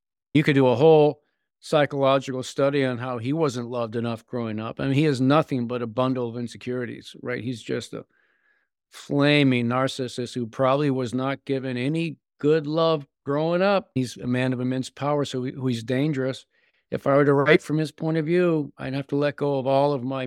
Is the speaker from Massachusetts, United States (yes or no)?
yes; Massachusetts, United States; especially the Milltown area where I grew up on the Massachusetts-New Hampshire border, until I wrote directly about it in my memoir, Townie.